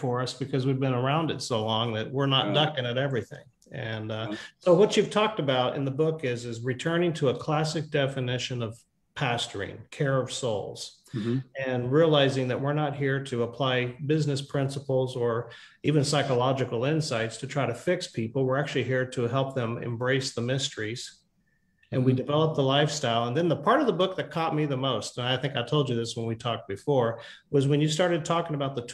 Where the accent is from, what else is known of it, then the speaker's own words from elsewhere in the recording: Texas, United States; There we go. I'm a Texan too.